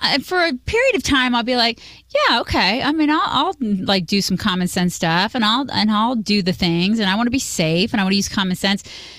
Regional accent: United States; We're American, man.

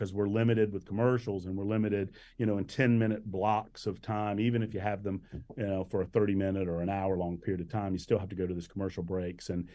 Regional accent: Augusta, Georgia, United States; I grew up in Augusta, or just outside of Augusta, Georgia.

